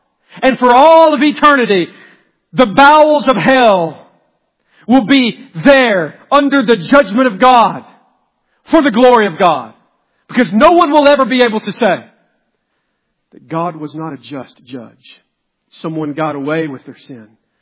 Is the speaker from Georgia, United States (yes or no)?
yes; Georgia, United States; moved away as an adult; I grew up right here in Villart, Georgia. All I'd ever known was Praise Mill Baptist Church.